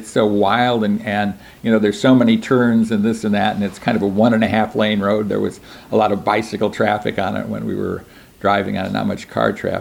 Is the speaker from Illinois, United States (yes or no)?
yes; Chicago, Illinois, United States; We flew from Los Angeles to Chicago. Chicago's my hometown